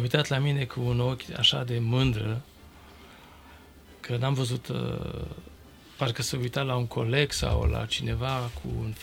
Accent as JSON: {"language": "Romanian", "town": "Paris", "region": "Île-de-France", "country": "France", "tie": "born or raised there", "first_language": "French", "second_language": "Romanian", "lives_now": "Romania", "said": "la 18 ani vine tot mama și mă reproșează că din toată gașca românească din Paris, numai eu nu vorbesc niciun cuvânt de român."}